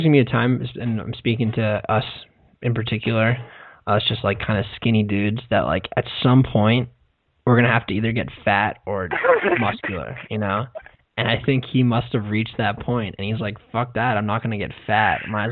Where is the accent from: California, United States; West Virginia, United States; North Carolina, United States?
California, United States; San Francisco; I'm from San Francisco, and I think that impressed her.